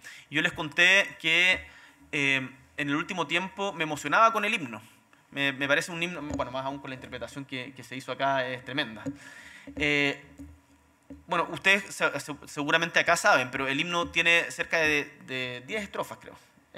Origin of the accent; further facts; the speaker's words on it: Chile; nos va a permitir volver a encontrarnos como chilenos y chilenas